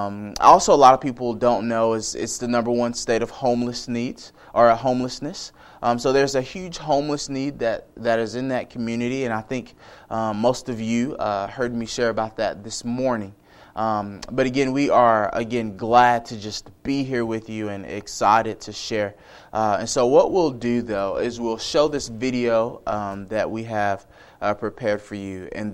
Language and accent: English; Nashville, Tennessee, United States; We are from Nashville, Tennessee.